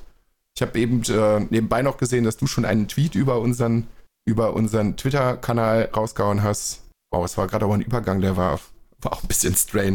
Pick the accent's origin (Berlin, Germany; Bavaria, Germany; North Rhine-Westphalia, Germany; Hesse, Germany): North Rhine-Westphalia, Germany; Dülken; Der hat mir ein paar Fotos aus meiner Heimatstadt geschickt, aus Dülken.